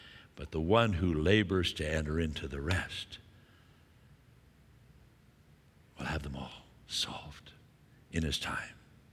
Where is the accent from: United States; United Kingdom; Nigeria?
United Kingdom; Scotland; Now, I'm Scottish. I hate spending money. I don't know if you know anything about Scots.